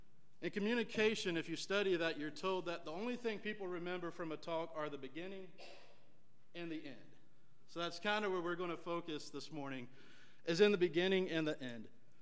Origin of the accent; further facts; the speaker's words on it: West Virginia, United States; But about me again, I'm from West Virginia